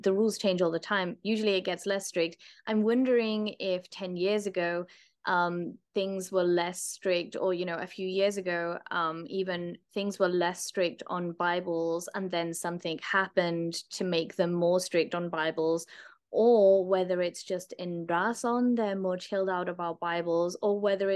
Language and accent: English; United Kingdom; as a British person